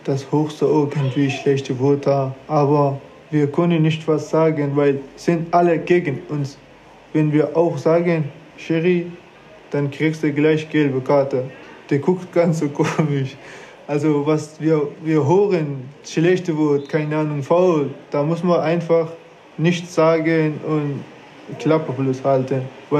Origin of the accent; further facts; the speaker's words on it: Afghanistan; German is a second language; Ich komme aus Afghanistan. Ich bin 24 Jahre alt.